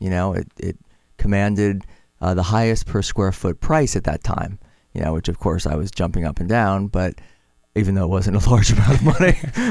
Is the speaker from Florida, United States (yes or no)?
yes; North Miami Beach, Florida, United States; I grew up in North Miami Beach.